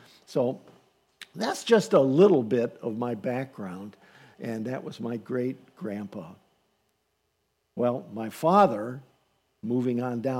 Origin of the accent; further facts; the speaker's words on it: Lorain, Ohio, United States; I was born in Lorain, and I love Lorain. Went to Lorain High School and Irving Junior High, and just I love the city of Lorain, always have. And I come from a family that has also loved Lorain for many, many years.